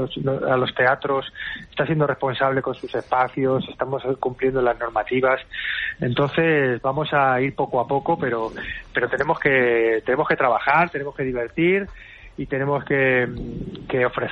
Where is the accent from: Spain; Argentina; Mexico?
Spain; Pero con lo que somos los españoles de tocarnos, de abrazarnos